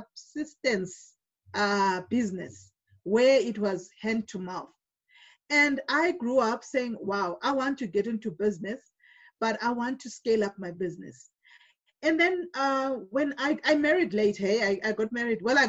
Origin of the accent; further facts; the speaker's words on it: Bulawayo, Zimbabwe; also born or lived in Namibia; now in South Africa; And I come from Zimbabwe in Bulawayo. My husband comes from Harare. And I went to school in Namibia and I'm staying in South Africa. So I call myself an African child